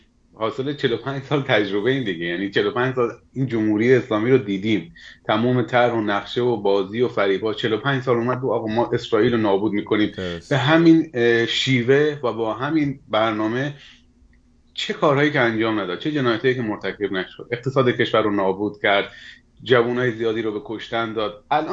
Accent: Iran; ما همه ایرانی هستیم، اهل یک آب و خاکیم، یک کشوریم

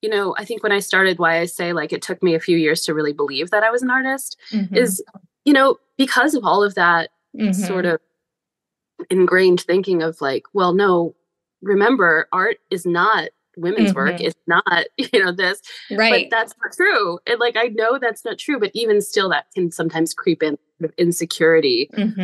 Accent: New York, United States; I grew up outside of Albany, New York. And my dad worked at the New York State Plaza, which has an amazing modern art collection.

